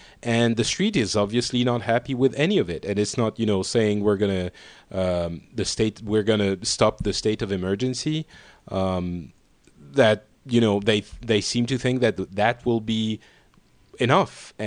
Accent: Paris, Île-de-France, France; I'm from Paris.

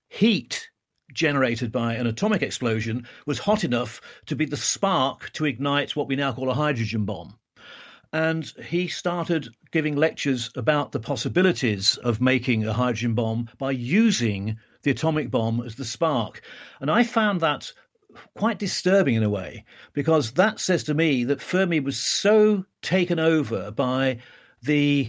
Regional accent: United Kingdom; One thing as a Brit on this program

